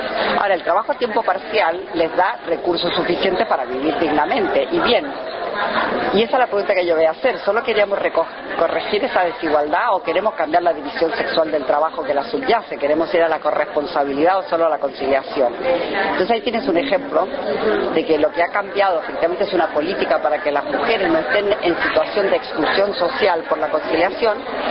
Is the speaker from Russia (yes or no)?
no; Argentina; born there; also born or lived in Chile; Yo nací en Argentina, viví muchos años en Chile